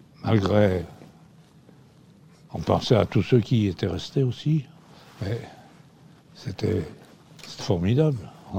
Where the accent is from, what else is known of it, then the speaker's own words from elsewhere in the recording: Auvergne-Rhône-Alpes, France; Bah, je suis du Vercors, je ne l'ai pas choisi. Villarzan, c'est dans le Vercors.